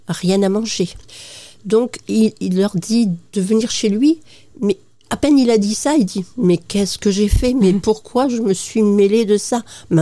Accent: Normandy, France; alors moi aussi, je suis normande.

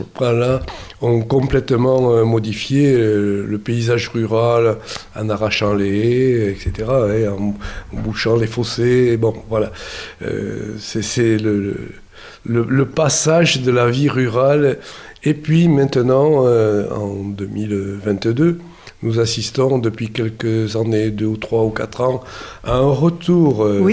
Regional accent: Occitanie, France; Chez nous, en Bigorre, ça a été beaucoup le matriarcat.

